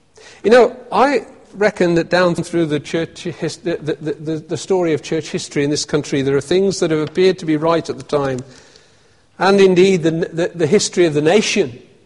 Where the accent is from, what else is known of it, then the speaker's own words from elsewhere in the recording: United Kingdom; the feeling of arrogance that we have as British people, Jesus will come and judge our nation.